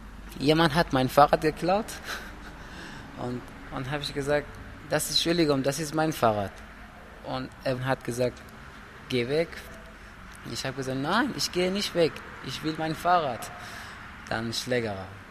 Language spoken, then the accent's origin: German; Afghanistan; Afghanistan ist meine Heimat. Ich bin dort geboren. Wenn Afghanistan ruhig wird, dann gehe ich wieder nac